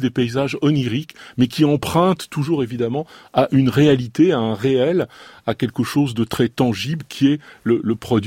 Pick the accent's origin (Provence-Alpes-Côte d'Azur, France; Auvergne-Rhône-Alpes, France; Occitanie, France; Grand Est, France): Auvergne-Rhône-Alpes, France; Renaison; also born or lived in Roanne; Je suis né à la campagne, je suis né à Roanne, mais j'étais très souvent à Renaison, qui était à côté de Roanne.